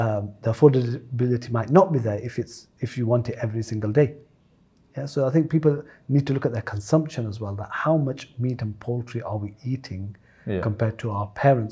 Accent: Blackburn, North West England, United Kingdom; So so I grew up in Blackburn, in a very Muslim area, alhamdulillah. And then parents moved down, and then as soon as we moved down, I went back up north

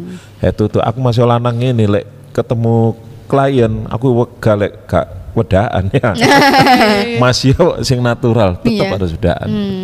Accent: Malang, East Java, Indonesia; Padahal iki wong Malang akhirnya gak ketemuan le wong Malang ya

